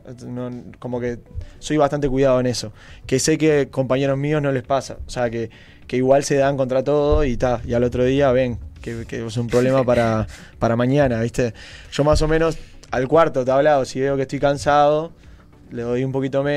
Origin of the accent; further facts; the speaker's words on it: Colón, Montevideo, Uruguay; Nosotros somos de Colón y teníamos muy cerca